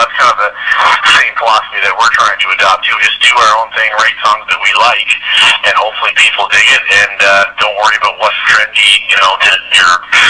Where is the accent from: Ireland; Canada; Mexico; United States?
Canada; New Brunswick; We're all from Well, from New Brunswick, which is a province right on, you know, like I said, on the East Coast of Canada, pretty small